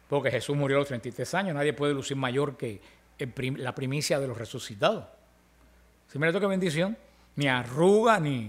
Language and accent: Spanish; Cuba; moved away; Por ejemplo, cuando yo me fui de Cuba, yo no sabía cuándo iba a volver a ver a mi familia.